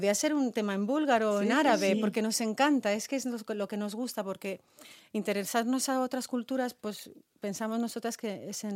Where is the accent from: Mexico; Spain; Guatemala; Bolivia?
Spain; Galicia; siempre acabamos como buenas gallegas en fiesta